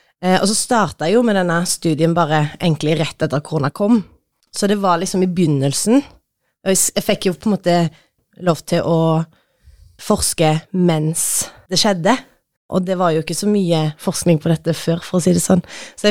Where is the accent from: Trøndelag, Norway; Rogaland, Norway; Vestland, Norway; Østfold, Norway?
Rogaland, Norway; Tysvær; also born or lived in Oslo; now in Stavanger, Norway; og jeg kommer fra Tysvær, som ganske nærme Stavanger egentlig, men rett over fjorden, ganske nærme Haugesund. Har jobbet i 1,5 år som prest, og trives veldig godt i Stavanger